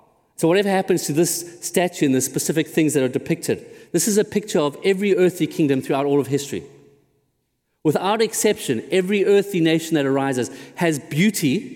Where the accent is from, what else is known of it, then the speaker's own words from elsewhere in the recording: South Africa; I grew up in South Africa, and I had the blessing of seeing a kingdom fall. I grew up under apartheid South Africa